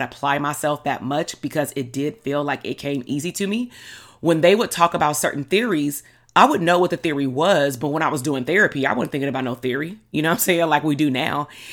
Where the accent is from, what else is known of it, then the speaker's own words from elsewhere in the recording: Compton, California, United States; at some point I stopped telling people I was from Compton